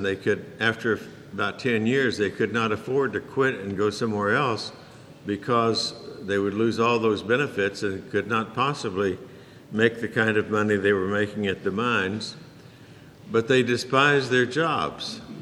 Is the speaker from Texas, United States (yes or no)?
yes; Texas, United States; I grew up in Texas where unions were almost a bad word.